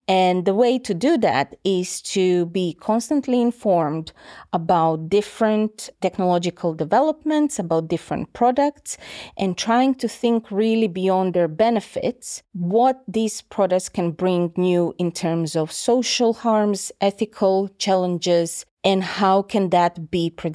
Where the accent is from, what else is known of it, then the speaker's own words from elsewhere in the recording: Croatia; English is a second language; moved away as an adult; now in Aberdeen, United Kingdom; I'm originally from Croatia. I got to Aberdeen in 2019